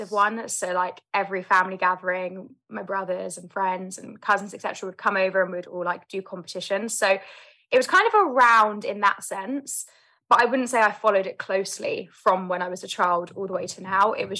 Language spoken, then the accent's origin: English; London, United Kingdom; I grew up in London, South London, born and raised